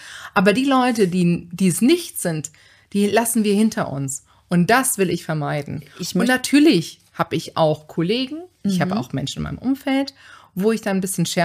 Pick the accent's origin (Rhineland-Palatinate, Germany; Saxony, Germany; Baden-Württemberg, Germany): Saxony, Germany; born there; ich bin geboren in der Nähe von Chemnitz.